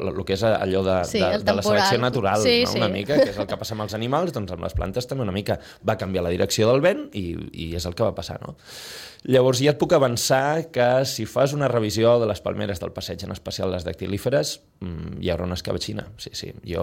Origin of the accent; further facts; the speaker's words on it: Sitges, Catalonia, Spain; em fixo especialment en Sitges, sinó que és el meu poble.